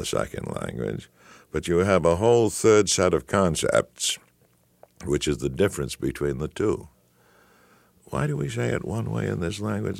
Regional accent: Boston, Massachusetts, United States; accent: Boston; And I was brought up by New England school marms. And for a while, I had a very pronounced Boston accent.

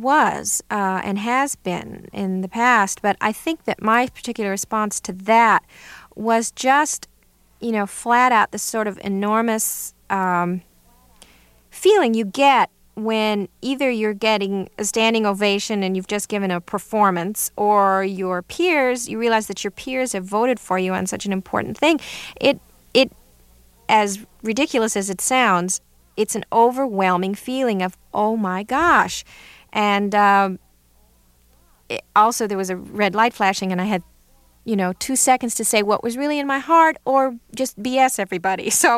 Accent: California, United States; born there; accent: Southern; Even though I was born in California, they raised me, and I had a sort of Southern accent when I was a kid

